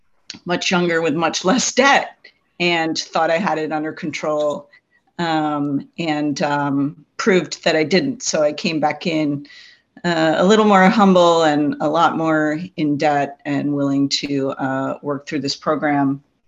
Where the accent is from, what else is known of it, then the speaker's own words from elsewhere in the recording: Orlando, Florida, United States; I'm a compulsive debtor and spender, and I am from Orlando, Florida.